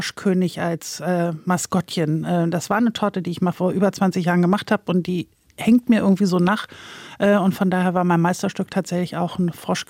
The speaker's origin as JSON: {"language": "German", "town": "Volksdorf", "region": "Hamburg", "country": "Germany", "tie": "born or raised there", "said": "Das heißt ja auch Volksdorf. Also ich habe nie woanders gelebt. Ich liebe Volksdorf, das ist meine Heimat, das ist mein Zuhause."}